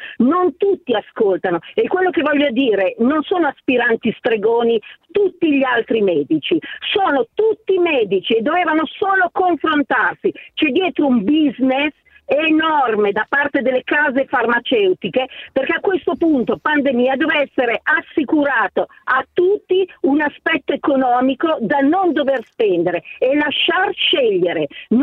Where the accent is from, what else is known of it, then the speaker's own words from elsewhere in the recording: Cremona, Lombardy, Italy; io sono una pendolare su Milano, proprio nella tratta, perché sono di Cremona, nella tratta Codogno, Lodi